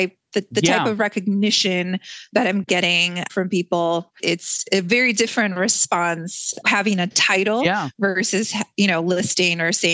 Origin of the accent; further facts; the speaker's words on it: Minnesota, United States; I grew up in Minnesota in many ways. It is my home now and has been for many, many years.